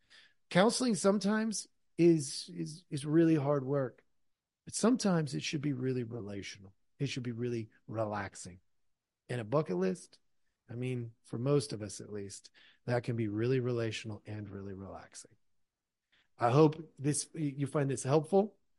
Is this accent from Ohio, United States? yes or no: no; Oregon, United States; It's where we were born and raised, or at least raised. I know I was born in Oregon, and we would travel to all the little swim holes.